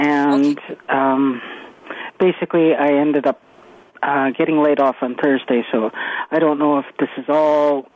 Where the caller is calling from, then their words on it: Penticton, British Columbia, Canada; Penticton.